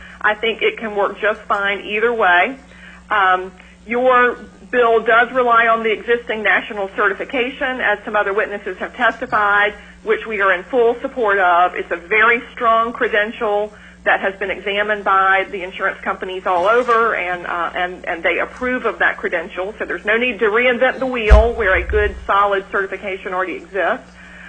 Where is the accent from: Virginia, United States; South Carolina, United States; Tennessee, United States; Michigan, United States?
South Carolina, United States; I'm a founder in my home state of South Carolina of an ABA center that serves children with autism.